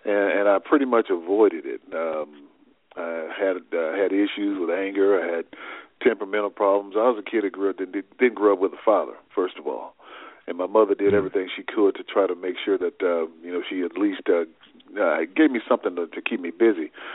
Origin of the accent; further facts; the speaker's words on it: Las Vegas, Nevada, United States; lifestyle that I grew up with in Las Vegas, Nevada.